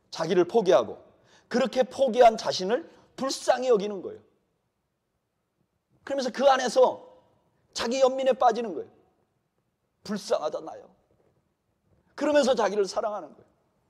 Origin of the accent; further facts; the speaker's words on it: South Korea; 특히 한국에서 자란 우리는 지독한 경쟁력 속에서 살아왔어요.